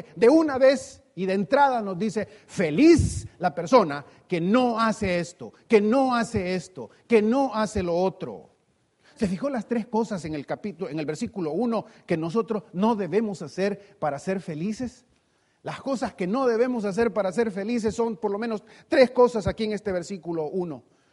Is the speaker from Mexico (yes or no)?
no; El Salvador; Como buen salvadoreño diría, no debo andar de bracete con los malos.